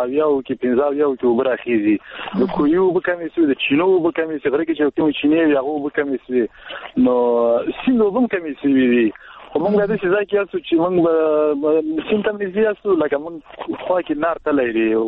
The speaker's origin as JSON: {"language": "Pashto", "region": "Baghlan", "country": "Afghanistan", "said": "ما د کیلګینه د بغلان ولې"}